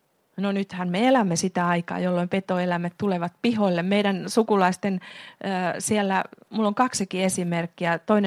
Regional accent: Ruokolahti, South Karelia, Finland; Itse olen kotoisin Ruokolahdelta, sieltä paikkakunnalta, jossa Albert Edelfelt maalasi sen Ruokolahden eukkoja Kirkonmäellä teoksen.

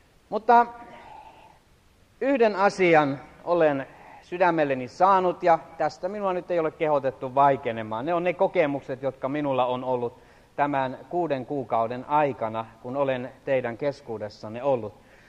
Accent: Stockholm, Stockholm County, Sweden; siirtolaisseurakunnassa Tukholmassa. Niin en mä ole koskaan niin aikaisemmin sitä huomannut, vaikka siinä seurakunnassa olen melkein syntynyt ja kasvanut

